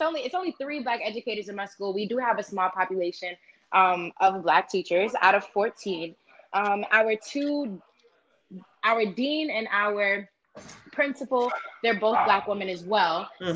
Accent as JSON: {"language": "English", "region": "New York", "country": "United States", "tie": "born or raised there", "said": "I am a New Yorker born and raised, but I started teaching in Fort Worth, Texas."}